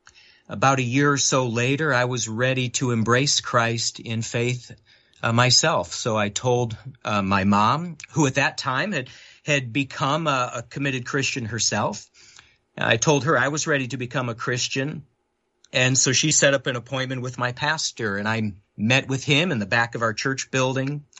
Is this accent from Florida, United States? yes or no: no; Detroit, Michigan, United States; born there; So I was born in Detroit in 1983